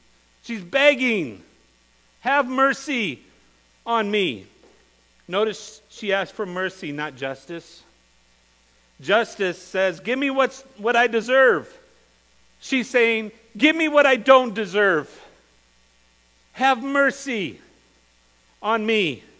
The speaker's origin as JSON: {"language": "English", "country": "United States", "said": "because we come from America and just a few dollars can save a life"}